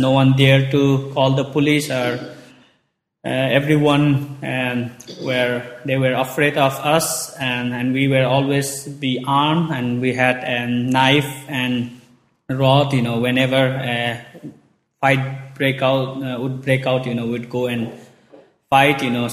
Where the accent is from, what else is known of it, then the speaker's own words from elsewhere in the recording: Nepal; I am from Nepal, and I was raised in the Orthodox Hindu family.